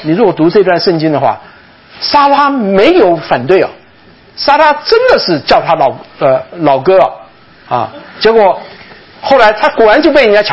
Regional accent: Taichung, Taiwan; 派在台湾，就是我长大的地方台中

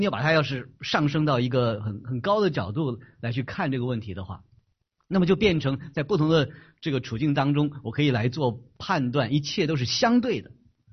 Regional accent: China; 原谅，因为我来自中国，我们大家都是中国人

